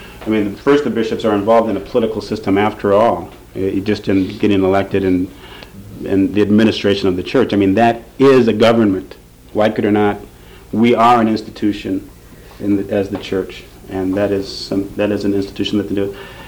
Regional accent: Midwest, United States; You know, I'm from the Midwest, I hear a lot of that.

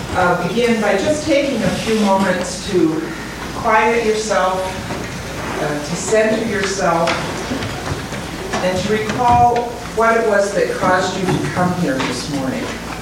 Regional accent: Valparaiso, Indiana, United States; I'm from Valparaiso, Indiana.

